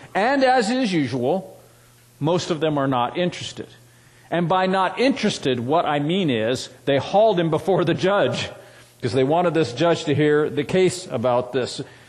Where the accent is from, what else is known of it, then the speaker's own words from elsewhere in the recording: California, United States; And I grew up in California where they, a century ago, dammed up the rivers and the mountains and made reservoirs so they could irrigate the crops in the summer